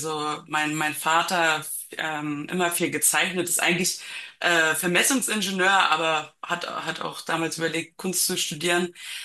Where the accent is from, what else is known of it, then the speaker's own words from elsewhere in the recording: Mecklenburg-Vorpommern, Germany; Also wir kommen aus Mecklenburg-Vorpommern im Osten.